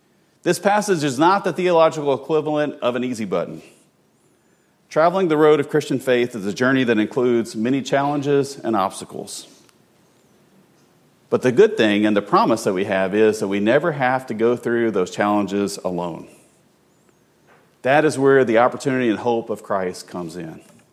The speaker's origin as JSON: {"language": "English", "region": "Kentucky", "country": "United States", "tie": "born or raised there", "said": "Now, you know, Laura and I are from Kentucky, and growing up in Kentucky, I had great-grandparents that owned farms."}